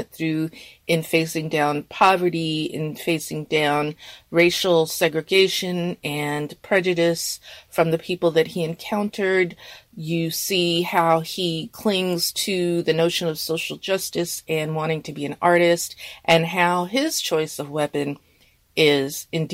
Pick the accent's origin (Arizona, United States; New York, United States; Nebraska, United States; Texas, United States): New York, United States; New York City; quite far from my own experience growing up in the 1960s and 70s in New York City.